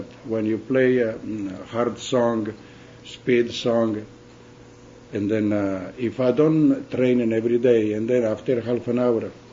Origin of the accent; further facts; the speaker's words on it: Venezuela; I grew up in Latin, in Venezuela.